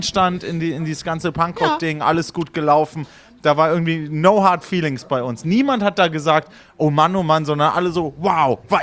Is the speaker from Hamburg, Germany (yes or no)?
no; Göttingen, Lower Saxony, Germany; wir sind da im Grunde sehr behütet aufgewachsen, weil Göttingen wurde, als wir Kleinkinder waren, über Jahre sozusagen freigeprügelt von Nazis